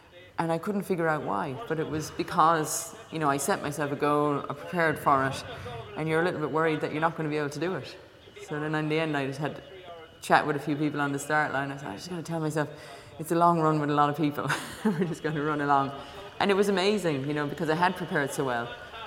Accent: Cobh, Munster, Ireland; I'm from Cove, and Irish athlete.

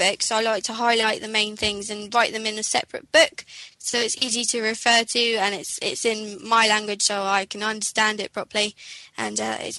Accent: South East England, United Kingdom; I'm on the 6129 plumbing course and I'm from East Sussex.

